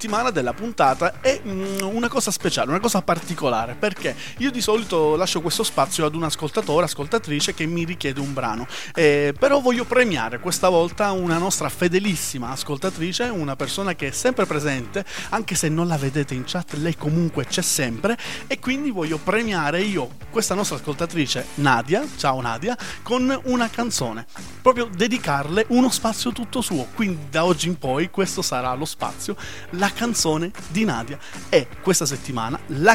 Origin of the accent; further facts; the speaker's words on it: Sicily, Italy; io che sono siciliano